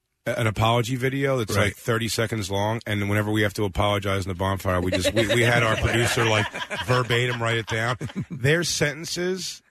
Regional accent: Philadelphia, Pennsylvania, United States; I'm from Philly, too, originally, man.

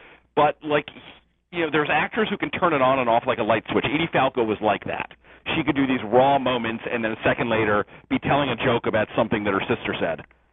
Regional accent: New Jersey, United States; I grew up in New Jersey, one town over from where Tony lived

